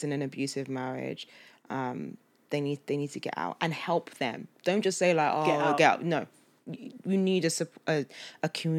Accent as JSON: {"language": "English", "country": "Nigeria", "said": "I'm Nigerian, I'm Igbo."}